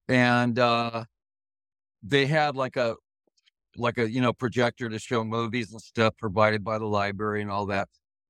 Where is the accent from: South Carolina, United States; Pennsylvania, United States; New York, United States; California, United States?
California, United States; and then I thought about, you know what, I'm from California.